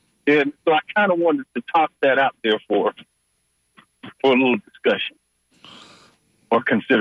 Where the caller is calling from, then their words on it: Atlanta, Georgia, United States; I'm calling from Atlanta, and I've enjoyed this program since 2010 when I first came to the Tampa Bay area to do some work as a consultant